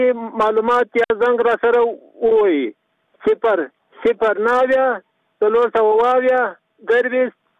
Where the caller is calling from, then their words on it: Sheberghan, Jowzjan, Afghanistan; د شبرغان دی ولایت اوسیدونکی